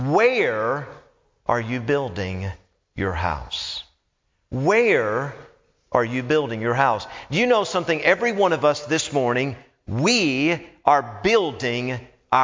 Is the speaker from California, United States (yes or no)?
no; Knoxville, Tennessee, United States; I know when I grew up in Knoxville, Tennessee, when the weatherman said snow was coming, it was a lot different in Tennessee than it is around here